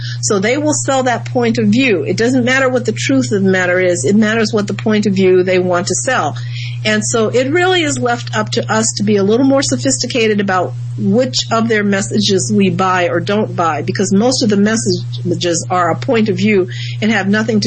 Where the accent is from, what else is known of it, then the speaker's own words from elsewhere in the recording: Midwest, United States; I'm originally from the Midwest